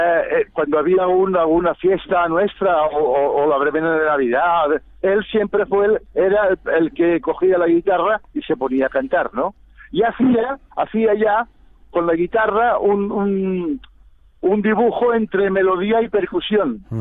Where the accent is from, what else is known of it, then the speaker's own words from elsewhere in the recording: Barcelona, Catalonia, Spain; aquí en Barcelona... nosotros somos del barrio de San Antonio, de la calle de la Cera, que es donde ha estado a todos los gitanos de catalanes.